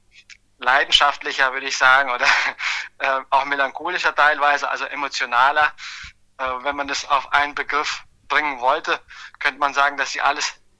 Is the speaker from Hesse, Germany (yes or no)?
yes; Darmstadt, Hesse, Germany; also born or lived in Transnistria, Moldova; geboren bin ich in der Sowjetunion, in der damaligen Sowjetunion. Heute heißt das Land Transnistrien. Wir sind dann 88 in der Zeit der Perestroika nach Deutschland übergesiedelt als sogenannte Russlanddeutsche. Und dann wuchs ich in Darmstadt auf, habe dort also meine Jugend verbracht